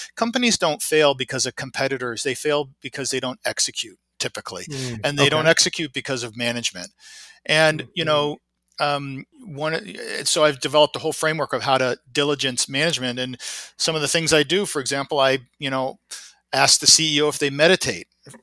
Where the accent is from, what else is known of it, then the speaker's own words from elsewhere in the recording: Seattle, Washington, United States; I'm from Seattle. I'm biased.